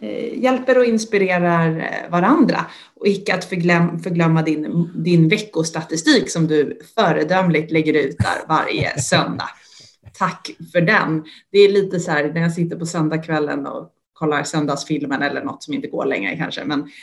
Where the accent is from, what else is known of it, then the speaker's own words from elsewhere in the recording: Sweden; Det gör att man blir lite stolt som svensk ändå.